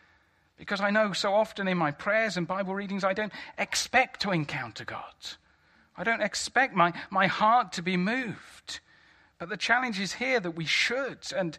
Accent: United Kingdom; We're British. We know things. I'm quite a steady kind of person.

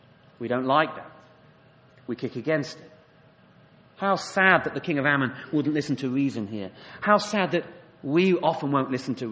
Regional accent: United Kingdom; We would say that, wouldn't we, as British people?

